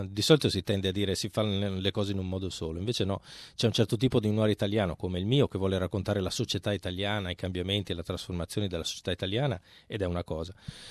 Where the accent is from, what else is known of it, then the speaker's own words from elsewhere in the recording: Bologna, Emilia-Romagna, Italy; Sono scrittore, sono bolognese, passo sempre dalla mia stazione